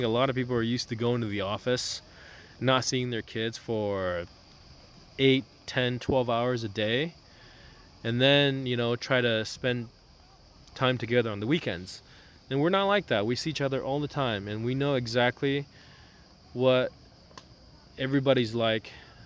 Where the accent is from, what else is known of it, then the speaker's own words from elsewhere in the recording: California, United States; knowing that it's not just, we're from California, it's not just roaming around the West Coast.